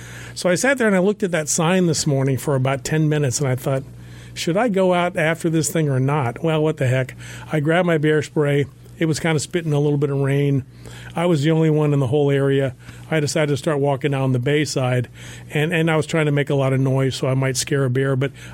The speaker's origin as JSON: {"language": "English", "town": "Atlanta", "region": "Georgia", "country": "United States", "said": "So I'm from Atlanta, and I got to tell you, I have a little bit of bear scare in my head"}